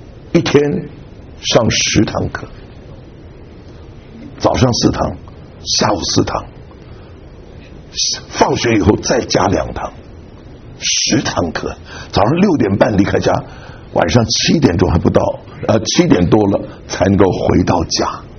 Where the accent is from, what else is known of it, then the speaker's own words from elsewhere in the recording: Taiwan; 因为我们从台湾来的都知道，